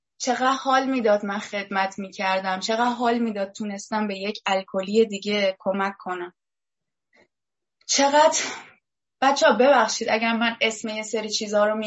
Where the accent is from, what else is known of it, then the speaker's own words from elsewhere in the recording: Iran; moved away as an adult; اومدم بیرون از ایران یه زبان دیگه یاد گرفتم، الان نه تنها به زبان مادری مسلطم، به 2 زبان دیگه هم مسلطم.